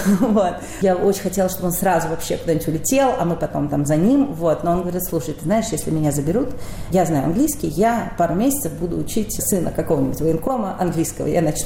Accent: Saint Petersburg, Russia; я родилась в Петербурге, вот ходила в эту школу, там все такое.

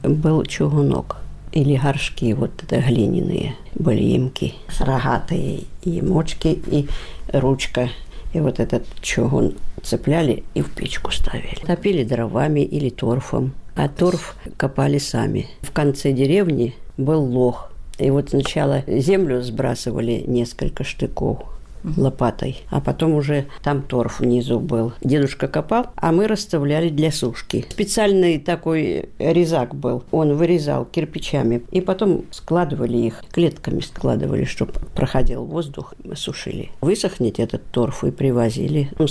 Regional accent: Milenino, Kursk Oblast, Russia; born or raised there

